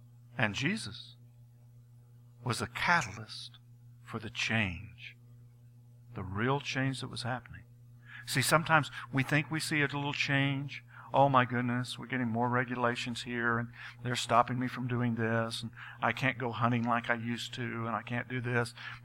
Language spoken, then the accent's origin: English; United States; born there; when I was born in America, there was an uptick in the world's technology